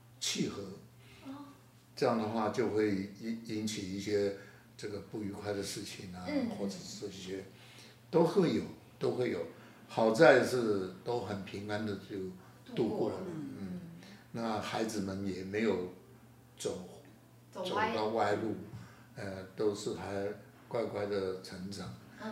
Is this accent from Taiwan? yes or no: yes; Hualien, Hualien County, Taiwan; 因为我们从花莲，他是花莲人，花莲我们很熟，他我说你又回，等于回到我们的老家去